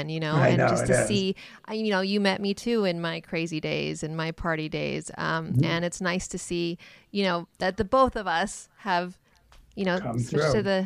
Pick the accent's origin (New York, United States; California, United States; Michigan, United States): California, United States; Well, I'm the same way. I'm from the Bay Area.